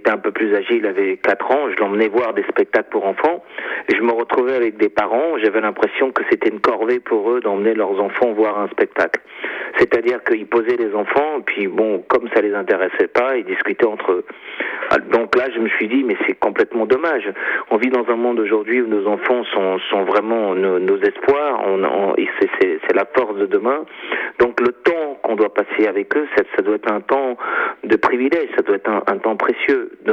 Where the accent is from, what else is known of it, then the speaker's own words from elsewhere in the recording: Lomé, Maritime, Togo; Chez nous, à Lomé, en Afrique, on a toujours une pensée pour nos grands-parents.